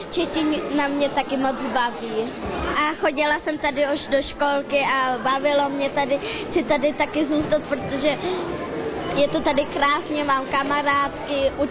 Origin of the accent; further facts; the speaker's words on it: Austria; Já jsem sice jenom z Rakouska, ale přesto mluvím taky česky, protože rodiče to rádi chtějí, jezdím občas do Brna a taky jsem půl roku žila v Česku